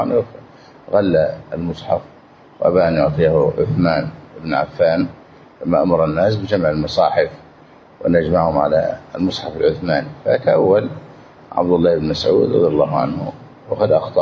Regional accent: Egypt; وهذا حتى عندنا في مصر

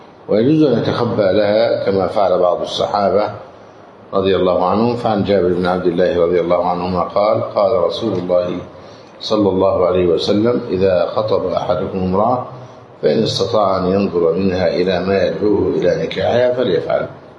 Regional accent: Egypt; وعندنا في مصر يكره جدا النكاح في يوم الأربعاء

